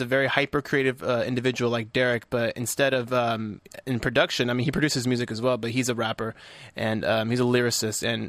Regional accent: California, United States; born there; I was born in California.

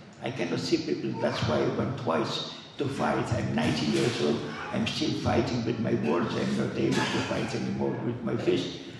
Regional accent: France; I grew up in France.

